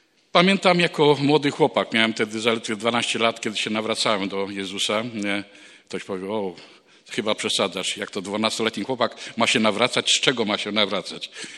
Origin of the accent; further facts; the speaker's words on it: Kołobrzeg, West Pomeranian Voivodeship, Poland; pochodzę z małego miasteczka, z Kołobrzegu.